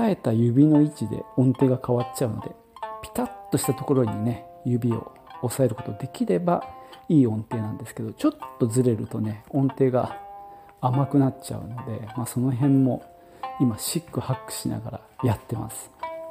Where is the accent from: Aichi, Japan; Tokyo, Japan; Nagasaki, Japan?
Aichi, Japan; Nagoya; 僕の生まれ育った名古屋もそうなんですけど、